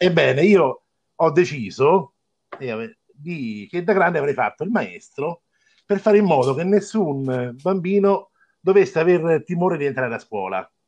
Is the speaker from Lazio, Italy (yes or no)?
yes; Viterbo, Lazio, Italy; Insegno a Vitorchiano e sono cresciuto a Viterbo.